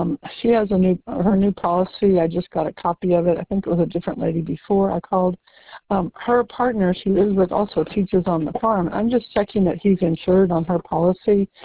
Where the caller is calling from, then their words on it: Texas, United States; Well, hi, I'm calling from Texas.